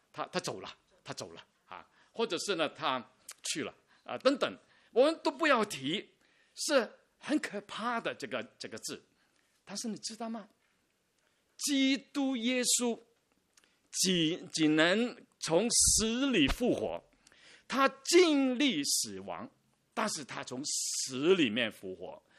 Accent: China; 我们中国人说古往今来

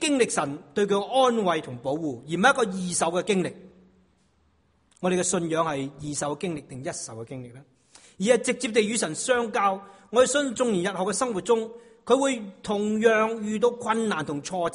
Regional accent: China; 我们中国人有话讲十年树木百年树人。

